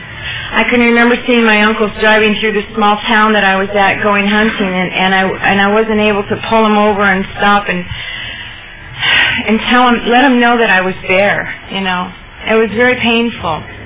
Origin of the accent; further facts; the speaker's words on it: Nebraska, United States; I grew up in Nebraska. I was raised in a Catholic family, so those of you that are Catholics can understand that one.